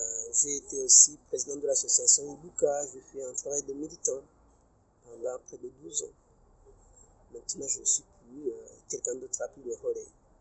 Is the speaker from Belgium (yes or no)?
no; Rwanda; en tant que Rwandais, en tant que fils, frère et frère de personnes massacrées